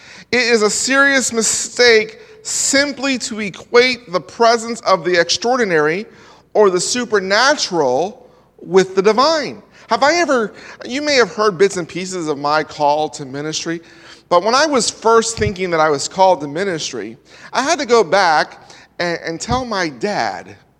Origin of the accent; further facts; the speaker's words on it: East Coast, United States; I come from the East Coast.